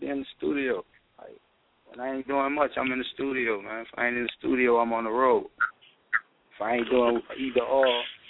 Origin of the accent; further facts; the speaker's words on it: New Orleans, Louisiana, United States; Because I'm from New Orleans, so I know.